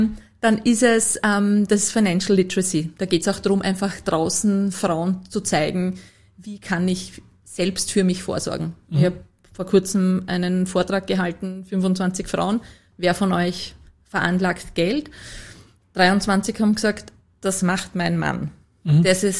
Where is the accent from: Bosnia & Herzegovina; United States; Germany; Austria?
Austria; Lower Austria; Als Niederösterreicherin habe ich erst lernen müssen, dass das die Landespolizeidirektion ist.